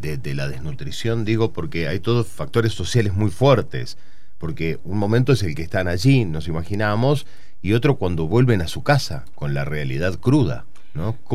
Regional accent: Mendoza, Argentina; como mendocino

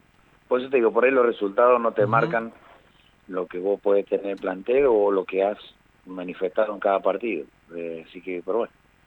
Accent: Mendoza, Argentina; somos de acá de Mendoza, somos del club

